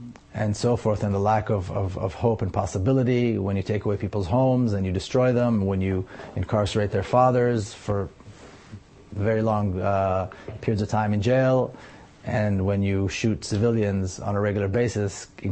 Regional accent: Jerusalem, Jerusalem District, Israel; I was born and raised in Jerusalem, which is a mixed city. It's a very segregated city

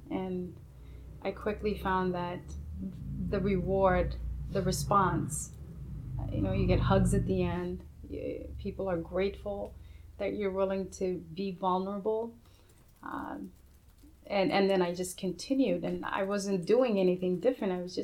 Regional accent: Georgia, United States; just because growing up in Georgia, that's, people didn't ask you, where are you from?

